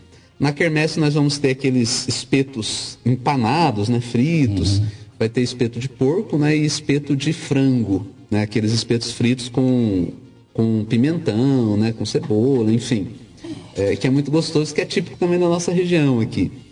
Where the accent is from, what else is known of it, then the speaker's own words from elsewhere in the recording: Andirá, Paraná, Brazil; born there; Nasci em Andirá, né, numa época em que só existia uma paróquia